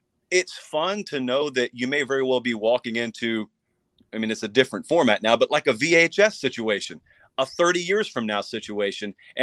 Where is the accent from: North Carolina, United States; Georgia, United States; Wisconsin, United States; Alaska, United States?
Georgia, United States; Columbus; I grew up in Columbus, Georgia. And so I grew up in a family that had some Georgia fans, some Bama fans